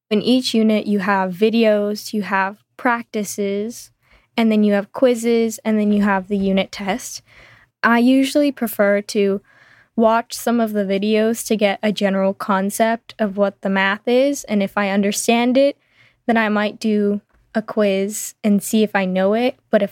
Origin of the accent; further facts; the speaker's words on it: Shanghai, China; I'm 15 years old. I grew up in Shanghai, and right now I'm in the process of moving to Hong Kong.